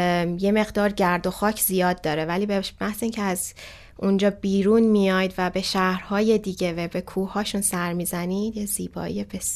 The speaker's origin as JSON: {"language": "Persian", "country": "Iran", "said": "خیلی خیلی جالب بود برای راهنما و رانندمون که اصلا من ایرانیم"}